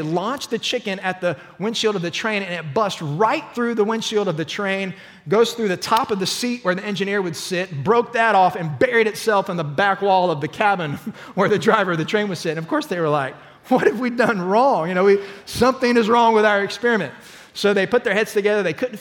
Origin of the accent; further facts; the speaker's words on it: Orlando, Florida, United States; Some of you know I've been around Waco for a little while, but I grew up actually in Central Florida in Orlando. We were not too far from the Space Coast